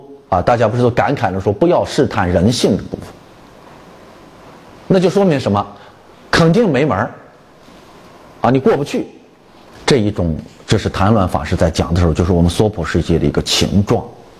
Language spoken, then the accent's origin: Chinese; Shaanxi, China; 因为就在我们老家呀